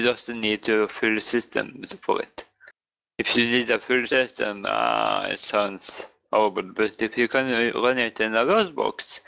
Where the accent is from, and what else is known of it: Norway; English is a second language